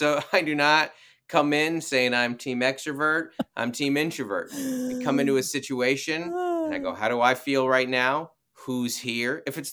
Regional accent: Seattle, Washington, United States; now in San Diego, United States; I'm from Seattle. I live in San Diego.

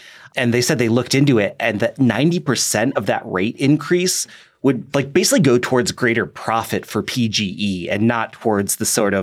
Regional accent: Detroit, Michigan, United States; Pothole City. I come from Detroit. I know all about potholes.

